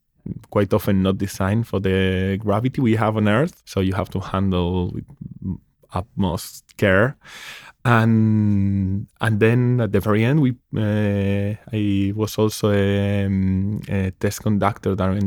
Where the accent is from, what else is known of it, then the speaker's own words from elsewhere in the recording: Spain; And then a couple of weeks in my hometown in Spain